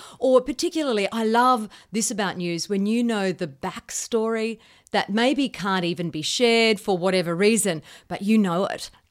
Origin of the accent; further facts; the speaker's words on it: Brisbane, Queensland, Australia; also born or lived in Bundaberg; So I was born in Bundaberg, but by the time I was two, we'd moved to Brisbane, and I grew up in Brisbane